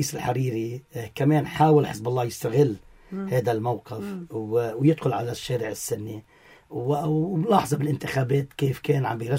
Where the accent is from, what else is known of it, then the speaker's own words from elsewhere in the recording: Lebanon; فلذلك نحن على العينين كلبنانيين إنه نفهم إنه أنا بدي بلدي بالأول